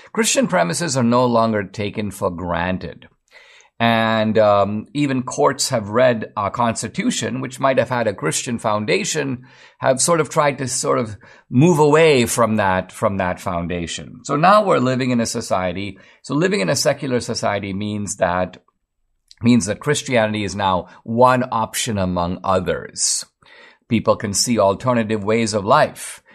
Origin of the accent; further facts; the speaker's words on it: India; because I grew up in India